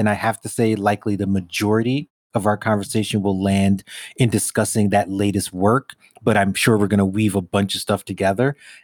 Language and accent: English; Brooklyn, New York, United States; I grew up in New York, you know, Brooklyn and the land of concrete and glass and tall buildings and all the rest of those things.